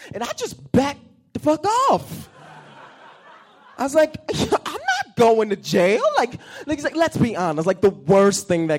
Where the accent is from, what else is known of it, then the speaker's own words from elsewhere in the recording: Atlanta, Georgia, United States; I'm from Atlanta, so we were like walking down the street and we're all drunk and I'm the only black dude